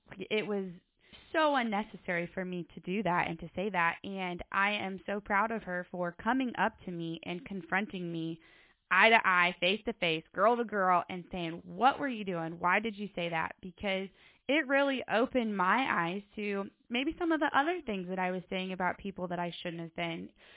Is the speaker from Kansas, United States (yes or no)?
no; Iowa, United States; I'm from Iowa.